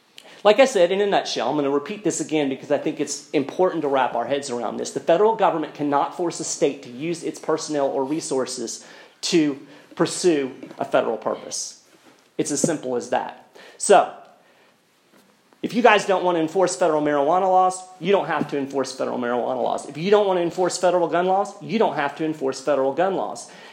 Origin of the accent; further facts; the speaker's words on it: Kentucky, United States; including in my home state of Kentucky